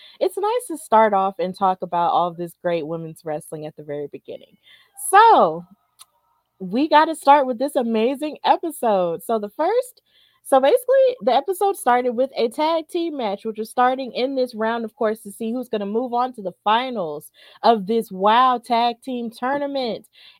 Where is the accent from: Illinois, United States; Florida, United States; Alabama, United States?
Alabama, United States; Birmingham; I understand that pride because I'm from Alabama. And if it's one thing I'm gonna do, I'm gonna rep Alabama, I'm gonna rep Birmingham 205 all day, every day.